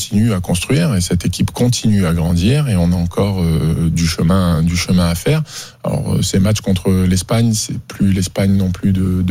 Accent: Normandy, France; J'ai une petite gueule, moi je suis normand.

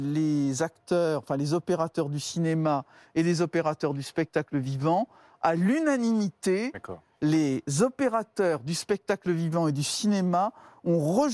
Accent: Barcelona, Catalonia, Spain; que je suis de Barcelone

